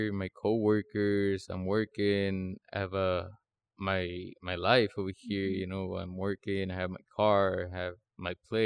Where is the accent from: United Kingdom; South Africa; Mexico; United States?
Mexico; I remember growing up in Mexico